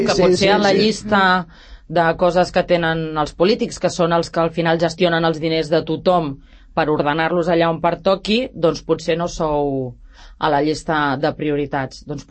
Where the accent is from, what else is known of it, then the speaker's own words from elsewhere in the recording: Catalonia, Spain; jo soc empordanesa, amb parella gironina